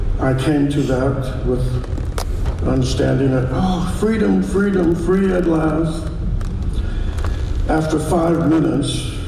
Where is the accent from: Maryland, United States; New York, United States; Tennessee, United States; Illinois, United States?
Illinois, United States; Chicago; I grew up on the South Side of Chicago, right at the end of World War II.